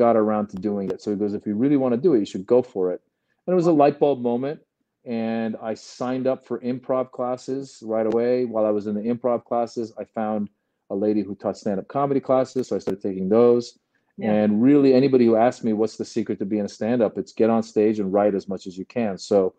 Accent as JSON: {"language": "English", "region": "California", "country": "United States", "tie": "born or raised there", "said": "So that's what we did. We came to America. I grew up in Northern California when I was a young kid, maybe around 10 years old or so."}